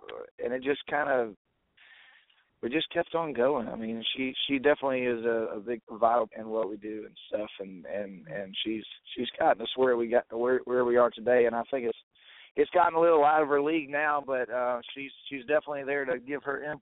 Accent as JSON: {"language": "English", "region": "Georgia", "country": "United States", "said": "I'm from Georgia. Matter of fact, the whole band is from Georgia except for our bass player."}